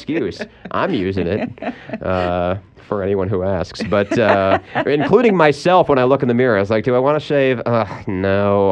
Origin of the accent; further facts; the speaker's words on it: Lansing, Michigan, United States; I know I'm from Lansing, Michigan, so a whole bunch of my Facebook friends still live in Lansing